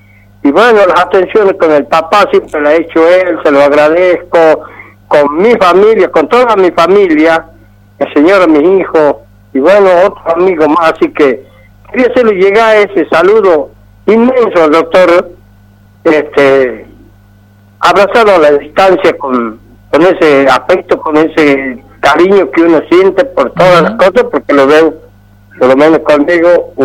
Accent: Córdoba, Argentina; yo no soy gaucho, yo soy cordobés.

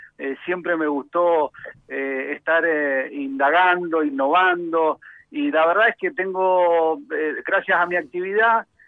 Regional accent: Mendoza, Argentina; nosotros como mendocinos creo que tenemos el derecho y el objetivo básico de conocer nuestra propia tierra.

